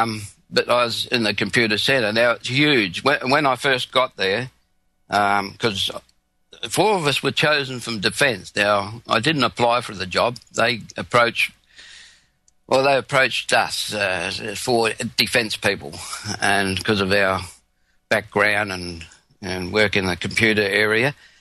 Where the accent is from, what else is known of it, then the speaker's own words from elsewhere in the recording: Australia; The only Aussie on each shift of all these Americans, my kids sounded like Californians.